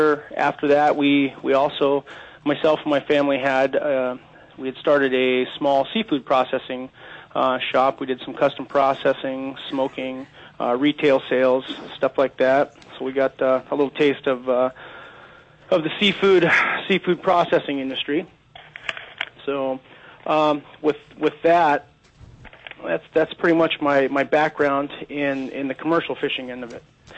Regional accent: Seward, Alaska, United States; Yes, I was pretty much born and raised here in Alaska. I grew up in Seward. Started off as a kid commercial fishing, Lower Cook Inlet there, salmon purse seining.

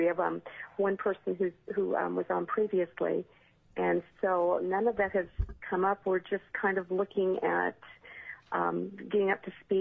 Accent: Anchorage, Alaska, United States; now in Palmer, United States; I reside in Palmer, Alaska. I grew up in Anchorage, and we moved out into the valley about 18 years ago.

